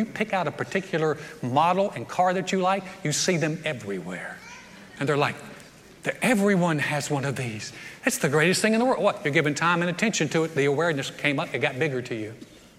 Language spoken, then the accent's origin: English; North Carolina, United States; moved away; I grew up in North Carolina. In North Carolina, the state sport and almost state religion is basketball. They love basketball. When I came to Texas, 1981